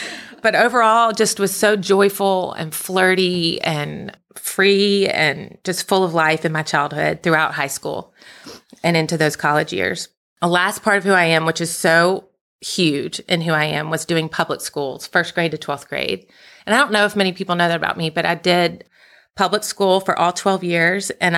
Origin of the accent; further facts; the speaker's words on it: Memphis, Tennessee, United States; So I was born and raised in Memphis. I was in a household of three girls.